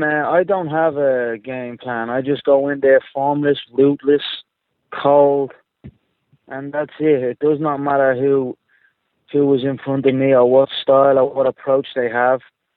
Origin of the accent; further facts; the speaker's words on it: Dublin, Leinster, Ireland; but I'm saying you don't have a show in my hometown and not have me on it.